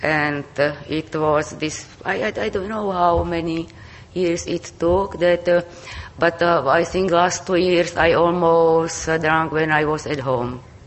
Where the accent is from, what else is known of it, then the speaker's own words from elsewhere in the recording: Trnava, Trnava Region, Slovakia; I am from Slovak Republic, from Trnava.